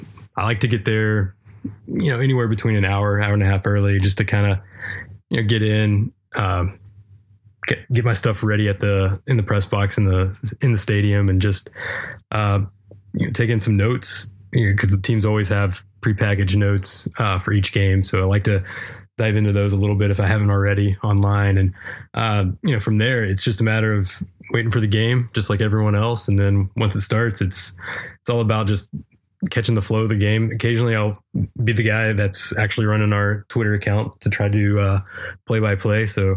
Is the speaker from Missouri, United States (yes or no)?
no; West Virginia, United States; Yeah. So I'm originally from West Virginia. Grew up there. Went to school at West Virginia University and moved down here shortly after.